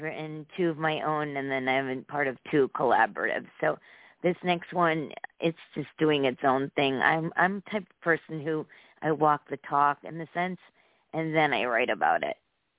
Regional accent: United States; My parents are from India, but I am American as apple pie.

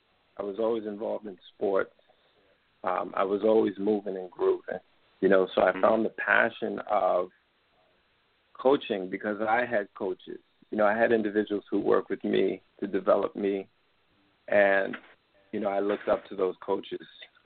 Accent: Washington, District of Columbia, United States; I'm from the Washington, D.C. area. And I had the privilege of traveling abroad because my mother worked for the Foreign Service.

